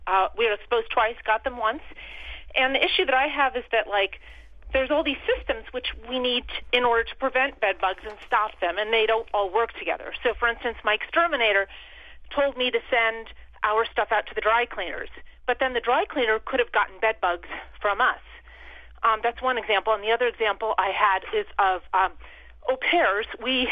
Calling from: Belmont, United States; Hi, I'm calling from Belmont.

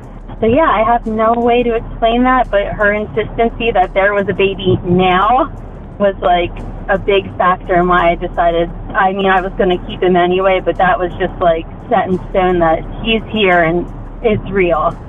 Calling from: Pennsylvania, United States; I'm calling in from Pennsylvania.

